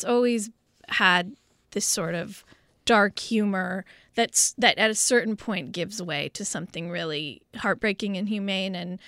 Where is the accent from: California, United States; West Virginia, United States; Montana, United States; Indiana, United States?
California, United States; Los Angeles; I really was inundated with it growing up in West LA at the time of OJ